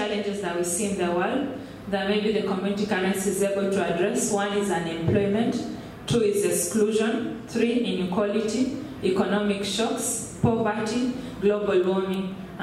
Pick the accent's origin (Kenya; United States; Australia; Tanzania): Kenya; and I'm from Kenya